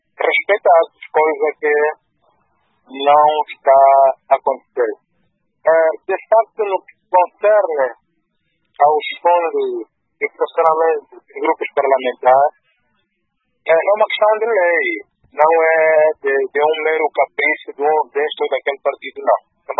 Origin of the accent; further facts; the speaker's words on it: Angola; Eu acho que nós devíamos ser, enquanto angolanos, devíamos ser diferentes